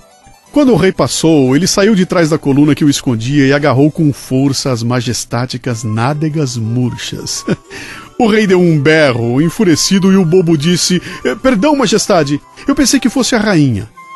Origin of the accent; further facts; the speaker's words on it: Minas Gerais, Brazil; me lembrei com saudade da minha infância em Minas.